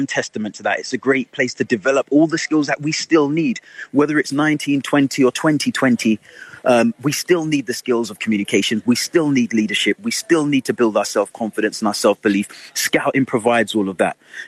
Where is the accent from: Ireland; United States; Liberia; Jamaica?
Jamaica; also born or lived in London, United Kingdom; now in United Kingdom; I actually grew up in North London. And for me, the challenge there was I was brand new to the country. I came from rural Jamaica.